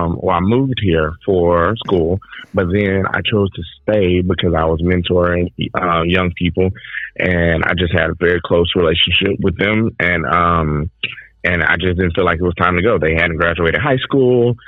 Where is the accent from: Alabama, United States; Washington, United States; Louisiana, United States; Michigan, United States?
Alabama, United States; Grovefield; So I grew up in Grovefield, Alabama.